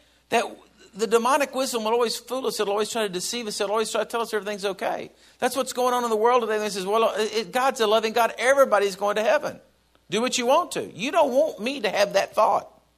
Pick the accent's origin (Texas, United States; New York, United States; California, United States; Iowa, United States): Texas, United States; I'm from Texas. You got to understand, church, I grew up watching … on Sunday morning